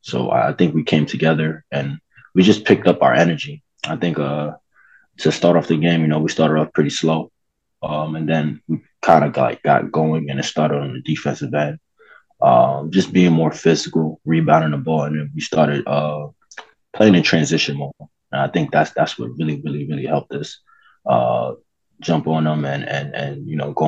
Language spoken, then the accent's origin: English; New York City, New York, United States; growing up in New York City, you're a UConn fan, you love UConn